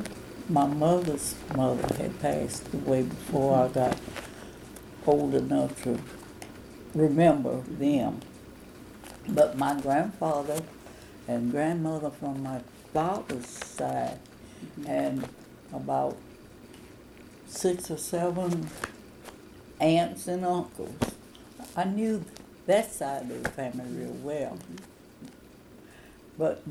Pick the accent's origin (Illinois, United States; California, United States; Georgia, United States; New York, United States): Illinois, United States; born there; I was born in Massac County, Illinois.